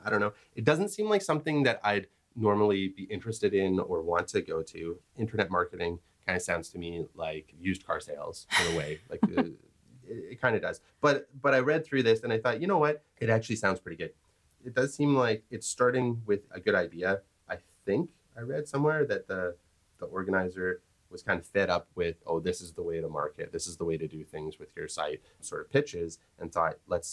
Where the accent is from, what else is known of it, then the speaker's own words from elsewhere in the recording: North Vancouver, British Columbia, Canada; I've actually got a friend who I grew up with in North